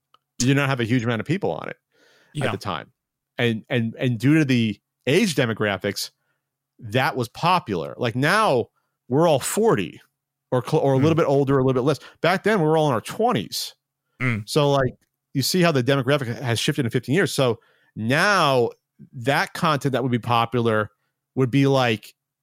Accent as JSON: {"language": "English", "region": "New Jersey", "country": "United States", "said": "We're both from Jersey. Even though I'd moved by then."}